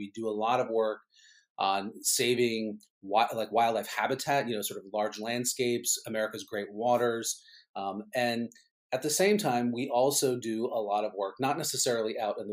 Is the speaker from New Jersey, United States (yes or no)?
yes; New Jersey, United States; now in New York City, United States; So, I'm up here in the New York City area. I grew up in New Jersey. So it's kind of a homecoming for me. Most of my family's still here.